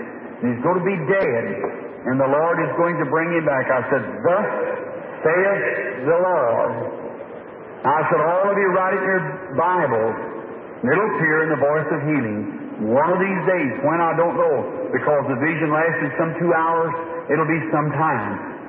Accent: United States; I'm American, born here generation after generation.

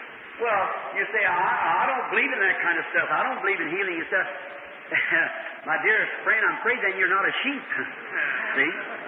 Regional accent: United States; I'm an American. I love my country.

